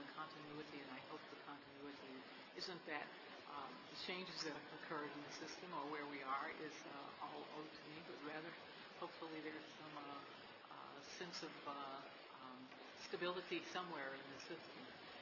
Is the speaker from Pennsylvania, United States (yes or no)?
no; Fairfax County, Virginia, United States; Metro Board member, and I'm from Fairfax County, and I'm a voting member.